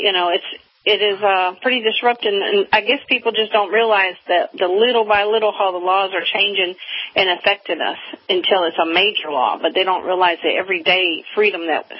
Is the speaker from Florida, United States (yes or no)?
no; Minnesota, United States; Born and raised in Minnesota. It's a little bit too cold for me.